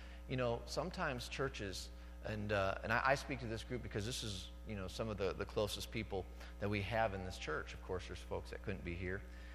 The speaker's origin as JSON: {"language": "English", "town": "Jamestown", "region": "New York", "country": "United States", "tie": "born or raised there", "said": "Jamestown is my hometown. I grew up here. Went away to Fredonia for 5 years, you know, to get educated, whatever. Came back to the town as an elementary school teacher."}